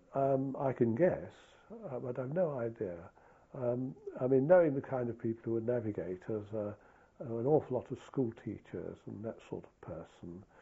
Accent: Derby, East Midlands, United Kingdom; born or raised there

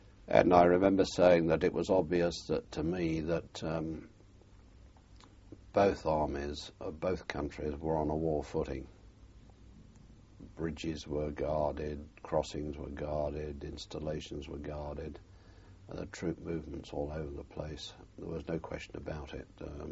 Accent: United Kingdom; in the treatment that they afforded me as a British national going through, they were very difficult in customs

